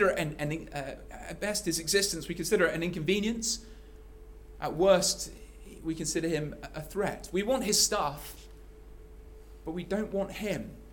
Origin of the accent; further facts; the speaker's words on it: United Kingdom; Being British, I don't like that sort of personal intrusion into who I am, what I believe.